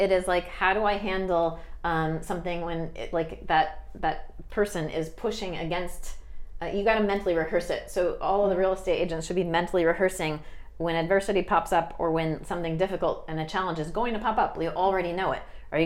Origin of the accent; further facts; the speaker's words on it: New Jersey, United States; now in Malibu, United States; I'm from New Jersey.